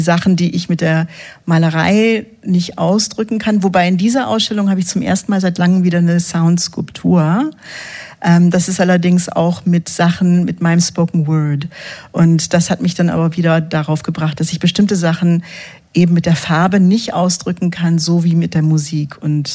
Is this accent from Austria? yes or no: no; United States; Also ich bin ja in Amerika aufgewachsen und bin Armeekind. Wir sind jedes Jahr umgezogen.